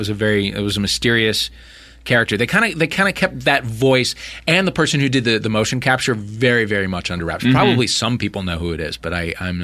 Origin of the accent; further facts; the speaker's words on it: Midwest, United States; I have a lot of friends on the East Coast, in the Midwest. I grew up in the Midwest.